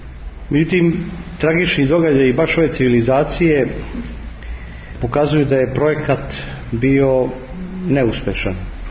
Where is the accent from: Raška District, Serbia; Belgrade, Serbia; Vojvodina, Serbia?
Belgrade, Serbia; ja sam odrastao u Beogradu